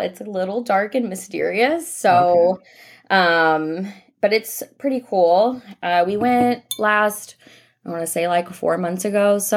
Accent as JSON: {"language": "English", "town": "Orlando", "region": "Florida", "country": "United States", "tie": "born or raised there", "said": "So I'm born and raised in Orlando, which I feel like is probably an anomaly nowadays."}